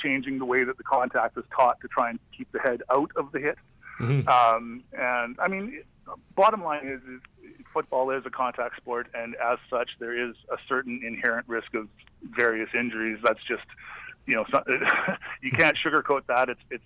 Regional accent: Saskatoon, Saskatchewan, Canada; I grew up in Saskatoon

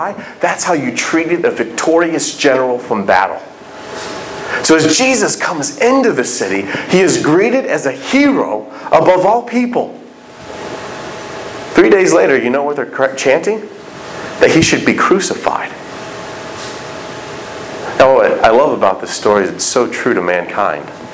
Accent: Indiana, United States; I'm of course from Indiana.

